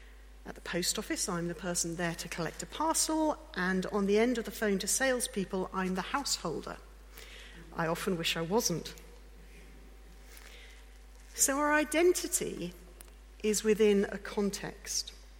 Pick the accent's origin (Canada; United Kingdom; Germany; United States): United Kingdom; If I'm traveling, then the first thing about my identity after my name on my passport is that I'm British. I belong to this country.